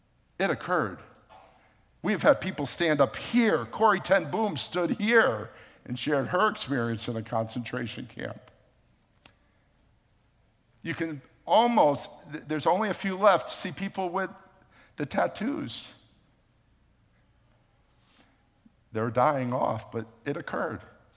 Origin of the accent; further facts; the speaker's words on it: Boca Raton, Florida, United States; I grew up in Boca Raton where my neighbors and friends were children of Holocaust survivors.